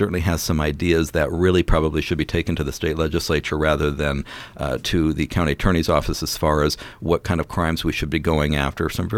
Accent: Phoenix, Arizona, United States; I come from the Phoenix area, and at some point, the outlying communities, you know, Surprise, Mesa, Tempe, Chandler, even Scottsdale, kind of divorce themselves from Phoenix

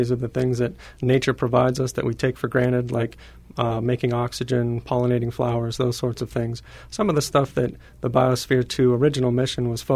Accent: Tucson, Arizona, United States; So I grew up in Tucson. I was an undergraduate at the University of Arizona.

